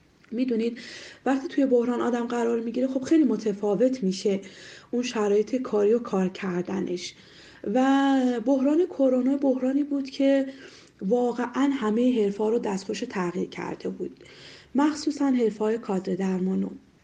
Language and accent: Persian; Iran; بنده متولد ایران هستم و اصالتاً از ولایت دایکندی کشور افغانستان و خانواده بعد از اینکه مهاجرت کردن سال 60 به ایران، من و خواهر و برادرانم